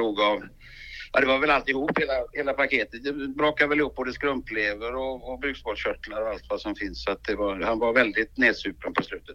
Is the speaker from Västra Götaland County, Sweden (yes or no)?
yes; Gothenburg, Västra Götaland County, Sweden; born there; Och jag är född i Göteborg kan jag berätta.